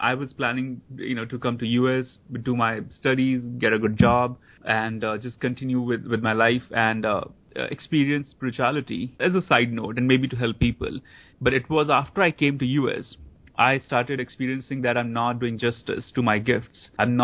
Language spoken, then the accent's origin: English; Dharamsala, Himachal Pradesh, India; I grew up in India, so I went to Catholic school in India. So I had experience of Krishna in my home, experience of Jesus Christ in the school. India is a diverse land, so I also grew up in a town where Dalai Lama lives.